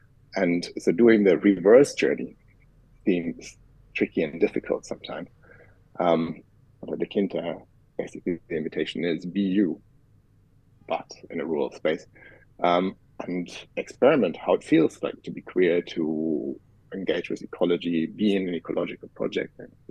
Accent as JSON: {"language": "English", "country": "Germany", "tie": "born or raised there", "accent": "German", "second_language": "English", "said": "I was brought up, as you probably hear from my accent, I was brought up in Germany."}